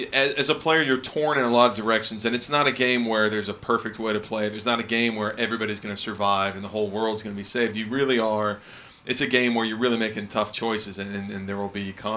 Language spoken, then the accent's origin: English; Kansas City, United States; I'm from Kansas City, so typical.